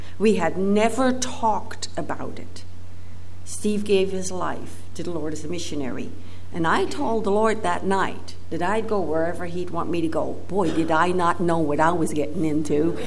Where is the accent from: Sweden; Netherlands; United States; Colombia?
Netherlands; and we grew up in a Christian home. It's great, wonderful, praise God. But I grew up in the Netherlands in a Catholic area